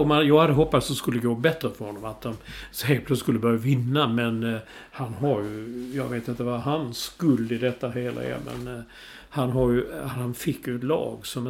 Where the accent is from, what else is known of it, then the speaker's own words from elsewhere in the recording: Sweden; han är ju svensk och vi är svenskar